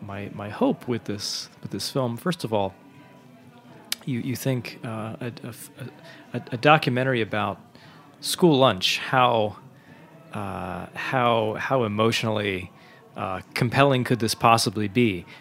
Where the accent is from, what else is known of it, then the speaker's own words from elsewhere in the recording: United States; for me as an American trying to inhabit a sound world that I don't really live and breathe in was going to come across as inauthentic.